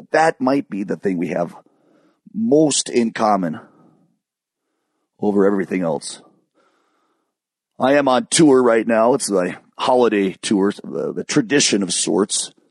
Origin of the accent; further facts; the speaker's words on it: California, United States; born there; were walking around with palm trees and 75-degree weather in California. With all due respect to my home state or my birth state, I like cold weather.